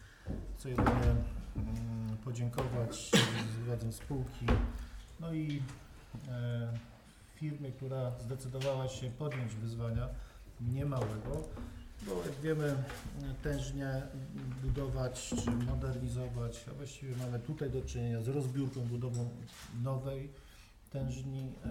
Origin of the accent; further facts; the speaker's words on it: Toruń, Kuyavian-Pomeranian Voivodeship, Poland; No i tłumaczyłem, gdzie, skąd pochodzę, z Torunia